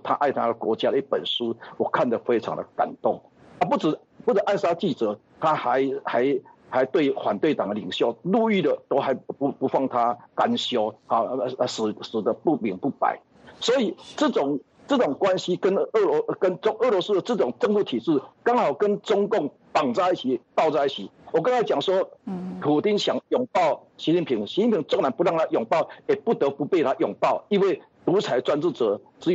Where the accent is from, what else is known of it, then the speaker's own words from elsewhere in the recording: Taiwan; 在我台湾人的角度